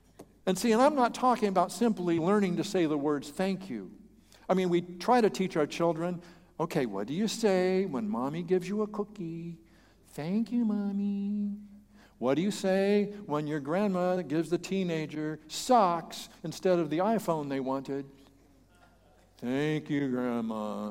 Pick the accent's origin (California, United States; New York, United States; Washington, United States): California, United States; Fresno; See, there's quite a few hymns that I grew up singing in the Swedish Covenant Church in Fresno, California. Yeah, you didn't know I was Swedish.